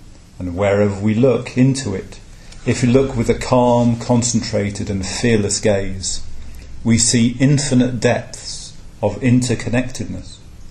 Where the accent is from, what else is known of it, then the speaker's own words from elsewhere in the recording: Midlands, United Kingdom; growing up in the Midlands. In the 1970s and 1980s, my family conditions.